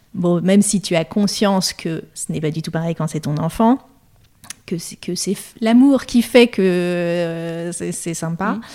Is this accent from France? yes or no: yes; Paris, Île-de-France, France; Oui, alors … Je suis parisienne.